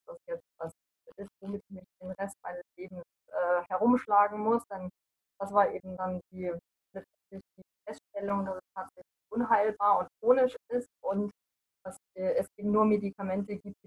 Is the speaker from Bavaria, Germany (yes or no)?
yes; Munich, Bavaria, Germany; Geboren und aufgewachsen bin ich in München